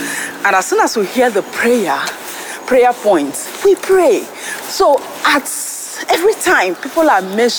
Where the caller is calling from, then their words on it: France; I'm coming in from France.